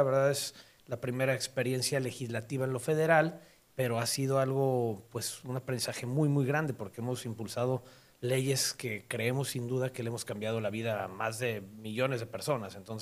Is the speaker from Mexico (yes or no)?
yes; Guadalajara, Jalisco, Mexico; also born or lived in Mexico City; Yo soy de aquí de Guadalajara, de toda la vida, aunque nací en la Ciudad de México. Prácticamente viví un año allá, mi papá es de la Ciudad de México, mi mamá es de aquí de Guadalajara. Me vine al año